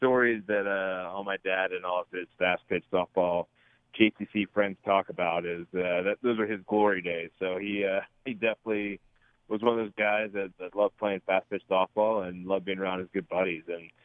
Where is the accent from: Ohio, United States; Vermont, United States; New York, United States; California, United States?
Ohio, United States; Cincinnati; Yeah, so I grew up in Cincinnati and started out my first 4 years in Roselawn. And then moved to Montgomery, where my parents still live to this day.